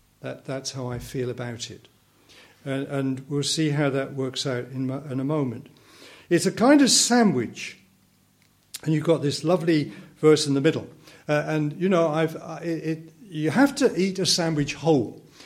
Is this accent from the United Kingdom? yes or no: yes; East of England, United Kingdom; I can go back in the strict Baptist church that I was brought up in Essex and remember some great teachers.